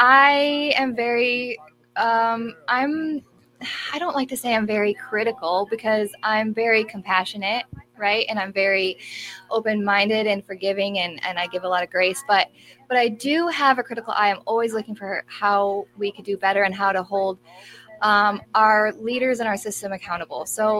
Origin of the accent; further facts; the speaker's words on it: Michigan, United States; I grew up in Newaygo County, and when I first moved home, I was trying to purchase my great grandmother's home.